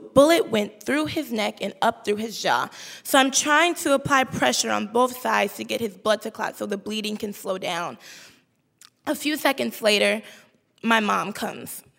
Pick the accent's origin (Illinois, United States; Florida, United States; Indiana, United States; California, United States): Illinois, United States; Chicago; We don't have any trauma centers on the south side of Chicago where I'm from.